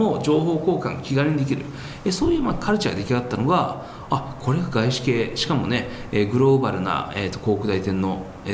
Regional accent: United States; なのでアメリカで母子家庭で育ってきたんですよね。

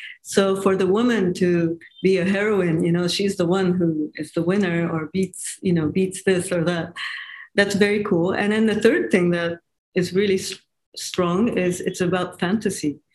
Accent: Japan; I grew up in Asia and Japan. And so for me, you know, having that Asian culture, it's very attractive for me.

